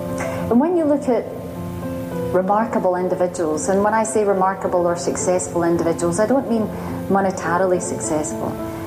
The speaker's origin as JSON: {"language": "English", "town": "Glasgow", "region": "Scotland", "country": "United Kingdom", "tie": "born or raised there", "said": "So I grew up in Glasgow. In case you haven't noticed, I am Scottish. But I grew up in Glasgow"}